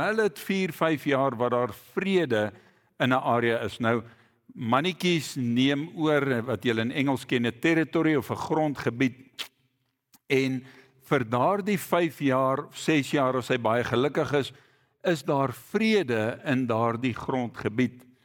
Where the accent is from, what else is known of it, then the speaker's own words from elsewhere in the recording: Hoedspruit, Limpopo, South Africa; Soos die leraar terecht gesê het, ek kom van Hoedspruit af.